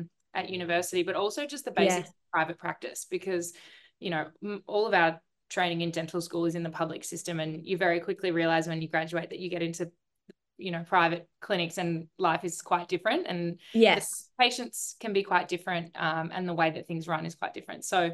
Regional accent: Melbourne, Victoria, Australia; I graduated dental school from Adelaide University in 2013. I was from Melbourne originally. So as soon as I graduated, came straight back to Melbourne.

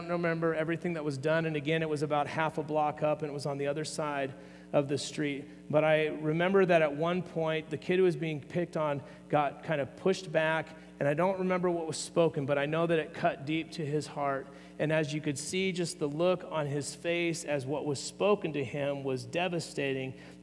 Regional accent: Oregon, United States; When I was in kindergarten or first grade, I was walking home from Crooked River Elementary School in eastern Oregon.

